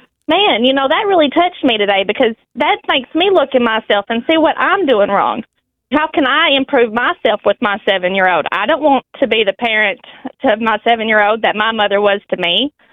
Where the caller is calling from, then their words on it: Pocahontas, Arkansas, United States; I'm calling from Pocahontas, Arkansas.